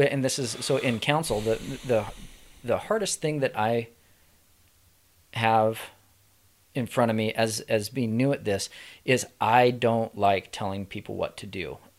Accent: Spokane Valley, Washington, United States; also born or lived in Sandpoint, Idaho; Like, I have 20 years in Spokane, and I have 20 years in Sandpoint. I do not have a diverse cultured path. I grew up in Sandpoint is a lot like how I grew up in Spokane Valley.

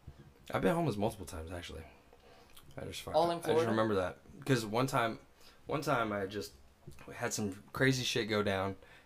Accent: Naples, Florida, United States; you get a weird stereotype growing up in Naples, because, you know, everybody comes from money down there.

